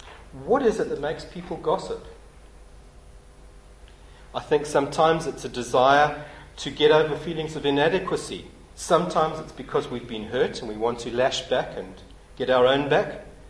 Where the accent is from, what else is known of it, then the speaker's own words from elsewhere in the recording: Zimbabwe; when I was a youngster growing up in Rhodesia. I was in primary school. I was probably 7 or 8.